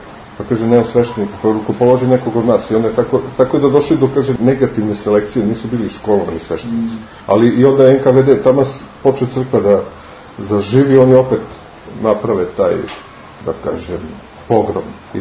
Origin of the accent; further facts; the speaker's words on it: Belgrade, Serbia; rođen sam u Beogradu, tačnije u Zemunu, negde 60. kad i ti. Malo sam živao na Banovom brdu, pa smo 66. prešli u Birčaninu ulicu i otud ja u gimnaziji Sveti Sava.